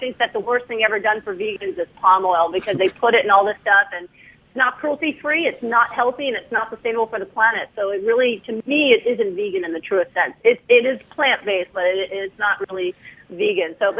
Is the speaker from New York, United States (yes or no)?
yes; New York, United States; You know, I'm from New York. You know, you hire me, I'm going to be on you, but it's out of love, okay?